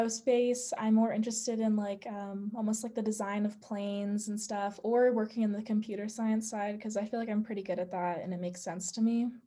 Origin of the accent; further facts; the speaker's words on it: San Diego, California, United States; I like both the tropical stuff, I think, because I'm from San Diego